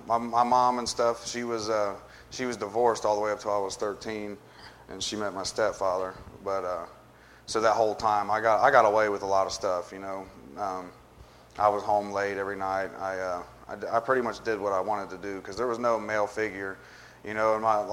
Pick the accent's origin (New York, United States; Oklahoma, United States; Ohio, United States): Ohio, United States; Springfield; I grew up in Springfield until I was three. My mom and my dad lived out there, and it was a bad part of town.